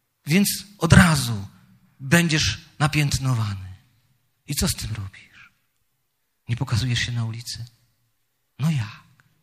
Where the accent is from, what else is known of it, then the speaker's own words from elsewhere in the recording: Jaworzno, Silesian Voivodeship, Poland; Kiedyś przed laty w mieście obok, w Jaworznie, skąd pochodzę, miałem takie trudne doświadczenie duchowe.